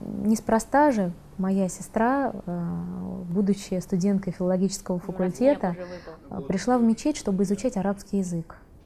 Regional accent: Moscow, Russia; born there; Я родилась в Москве в 1976 году, 4 июня.

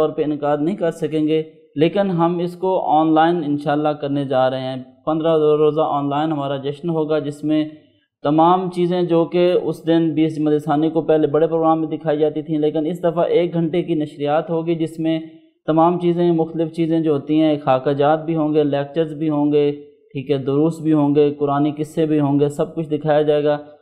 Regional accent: Chichawatni, Punjab, Pakistan; میرا تعلق چچے وطنی سے ہے

